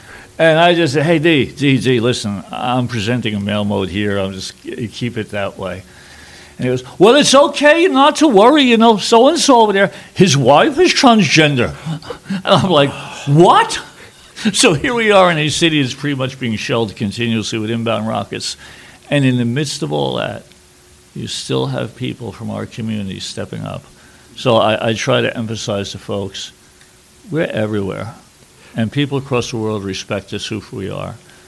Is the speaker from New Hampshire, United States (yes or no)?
no; New York City, New York, United States; Those are my initials … I'm from New York City.